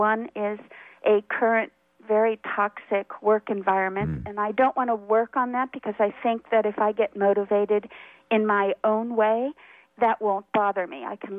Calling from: California, United States; Hi, I'm calling from the East Bay

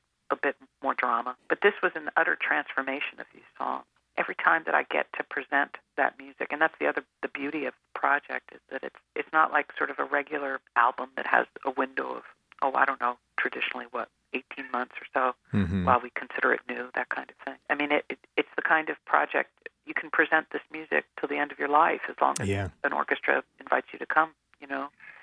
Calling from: Virginia, United States; From Virginia.

